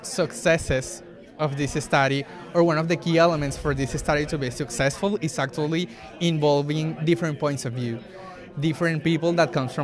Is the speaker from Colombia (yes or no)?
yes; Colombia; So I'm from Colombia, so some of my experiences and my inspirations to work on this project comes from my home country